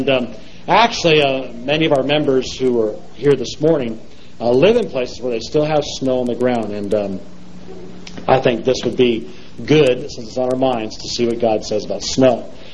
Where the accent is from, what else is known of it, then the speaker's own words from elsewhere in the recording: California, United States; I grew up in Southern California, and people even complained about the weather down there